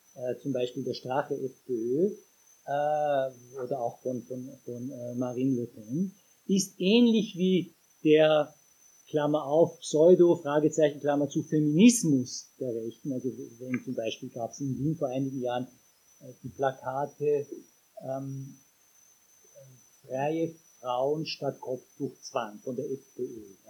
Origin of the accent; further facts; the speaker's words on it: Iran; ich komme selber aus dem Iran